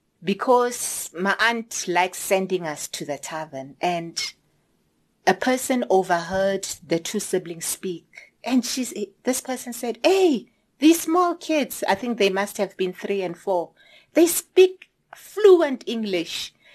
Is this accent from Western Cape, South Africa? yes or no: no; Free State, South Africa; I grew up in the Free State. I was born in Kroonstad.